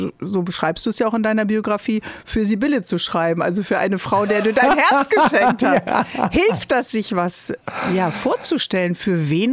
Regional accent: Bremen, Germany; Ich komme aus Bremen

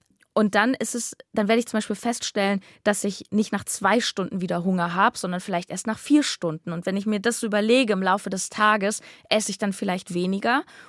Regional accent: Berlin, Germany; born or raised there

